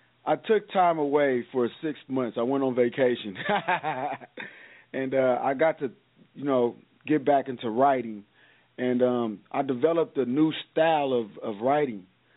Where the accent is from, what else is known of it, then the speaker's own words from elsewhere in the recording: Oakland, California, United States; And it made me think about how my life was when I was younger and growing up in Oakland, and all those thoughts came back to me.